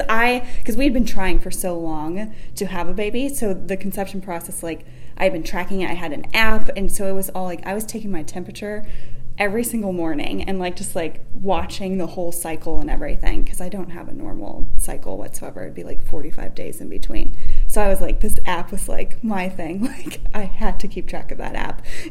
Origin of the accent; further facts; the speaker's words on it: Tucson, Arizona, United States; I'm from Tucson. Okay. Born and raised. Little tiny family. Just me and my sister. My parents. And I grew up down there.